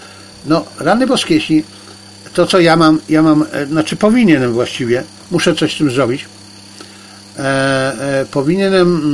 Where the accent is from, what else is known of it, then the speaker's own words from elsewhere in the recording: China; Ja jestem Chińczykiem, ale nie jestem trolem.